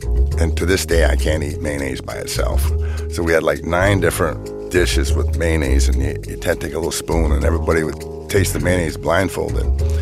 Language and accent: English; Michigan, United States; Listen, you come from my hometown, you can't make a burger, you can't live. So, I mean, we knew how to make burgers. And from where I'm from, Posen was right near us, and they raised potatoes. I grew up on a farm that we raised a lot of potatoes.